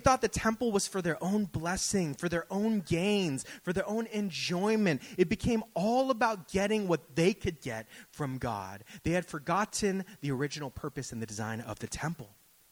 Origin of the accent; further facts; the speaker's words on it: Daly City, California, United States; But you see, I grew up in Daly City, okay?